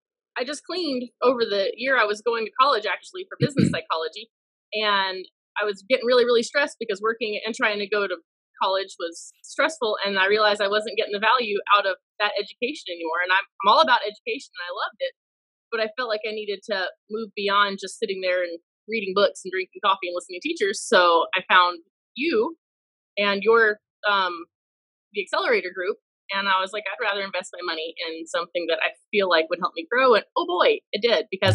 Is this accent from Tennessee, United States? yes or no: yes; Nashville, Tennessee, United States; Well, I grew up around Nashville. I joined the Army.